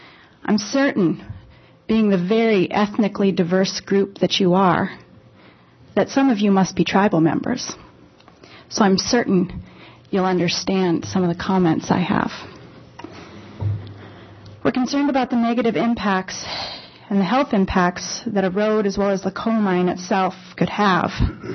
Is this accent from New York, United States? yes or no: no; Chickaloon, Alaska, United States; I'm Athabascan from the Chicoloon tribe. My grandparents were …